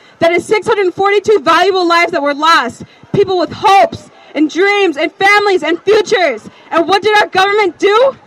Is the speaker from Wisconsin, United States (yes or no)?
yes; Madison, Wisconsin, United States; Though I was raised in Madison, a city that is considered fairly safe, my mom knew there was nothing guaranteeing my safety, not even here.